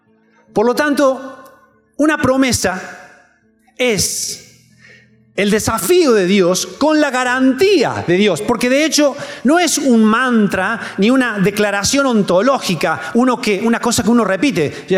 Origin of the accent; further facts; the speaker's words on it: Hernando, Córdoba, Argentina; yo vengo de la ciudad de Hernando, del interior de Córdoba. Me vine a Córdoba a estudiar.